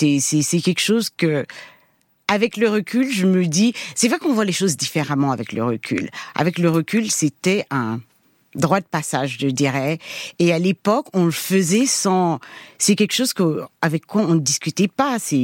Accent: Trappes, Île-de-France, France; born there; en disant que je suis née à Trappes. Il faut que je vive là.

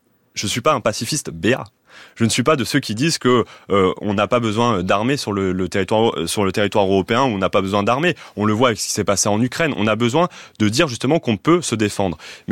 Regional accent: Amiens, Hauts-de-France, France; Chez moi, à Amiens, les fermetures des usines, le recul des services publics, la mise en concurrence des agriculteurs

